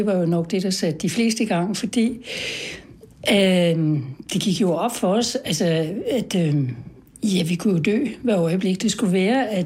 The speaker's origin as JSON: {"language": "Danish", "town": "Sorgenfri", "region": "Capital Region of Denmark", "country": "Denmark", "tie": "born or raised there", "said": "jeg er også vokset op nord for København, i det, man kaldte akademikergetoen, i Sorgenfri. Og min far var direktør"}